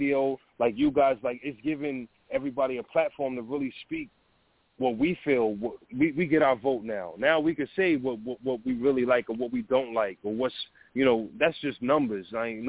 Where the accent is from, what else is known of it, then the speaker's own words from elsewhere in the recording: Far Rockaway, New York, United States; I'm from Far Rock, Queens, and South Jamaica, and I'm from Hollis also. So I moved around a little bit. I grew up in Far Rock first, and then I moved to Southside